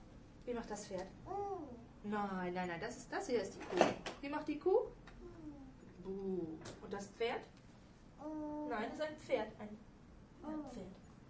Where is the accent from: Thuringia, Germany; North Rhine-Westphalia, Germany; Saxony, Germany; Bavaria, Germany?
North Rhine-Westphalia, Germany; moved away; Aus der Eifel eigentlich. Ja. Relativ nah an Köln. Mhm. Und also wir hatten den Singsang alle in der Sprache.